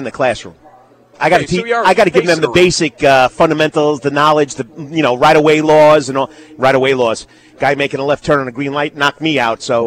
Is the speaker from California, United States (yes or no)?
no; New York, United States; accent: New York; Sorry, that's my New York accent.